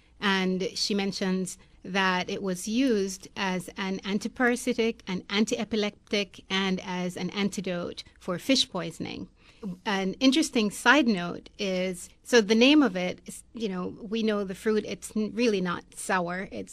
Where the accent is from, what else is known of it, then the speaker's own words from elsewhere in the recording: Jamaica; I am from Jamaica, and so I was so thrilled that this was something that came from my part of the world, in the Greater Antilles.